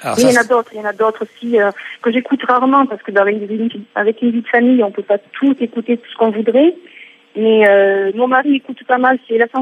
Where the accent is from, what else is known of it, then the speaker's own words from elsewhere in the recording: Occitanie, France; De la région toulousaine.